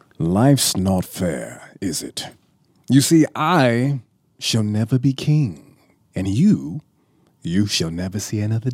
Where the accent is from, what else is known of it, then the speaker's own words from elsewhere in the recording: Chicago, Illinois, United States; So I'm born and raised in Chicago, the South Side of Chicago.